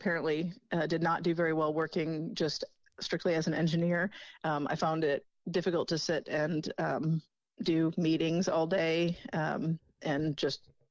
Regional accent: Michigan, United States; I grew up in Michigan. Everybody in Michigan, not everybody, but a very large majority of people work for one of the auto industries.

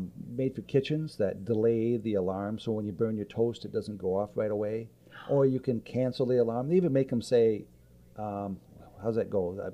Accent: Michigan, United States; So anyway, I grew up in West Michigan.

